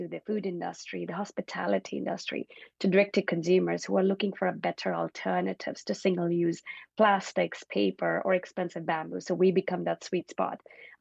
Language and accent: English; India; because when I grew up in India, so I was born and brought up in India.